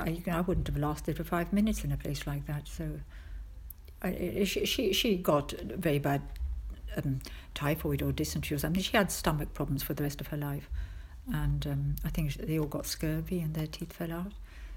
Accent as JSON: {"language": "English", "region": "London", "country": "United Kingdom", "tie": "born there", "said": "Yes, so although I was born in London"}